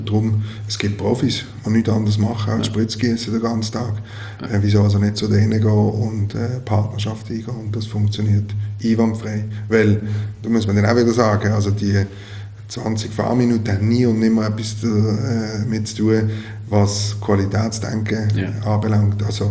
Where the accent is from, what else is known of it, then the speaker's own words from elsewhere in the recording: Switzerland; wo man vielleicht als Schweizer, wenn man jetzt nicht wahnsinnig offen ist